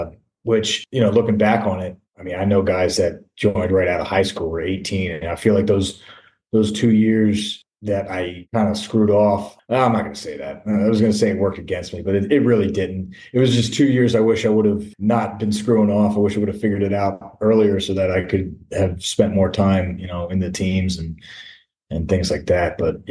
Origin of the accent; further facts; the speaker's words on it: Sykesville, Maryland, United States; Maryland. Yeah. So I was about 45 minutes outside of Baltimore, a small town called Sykesville.